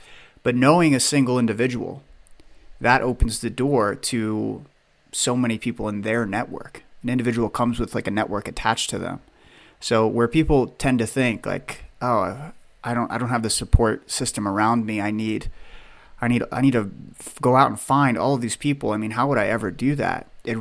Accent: Pennsylvania, United States; because I grew up in Pennsylvania. When I moved to Colorado, I knew a single individual

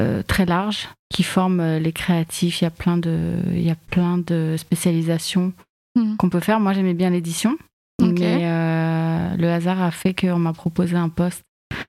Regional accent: Paris, Île-de-France, France; Donc je suis née à Paris.

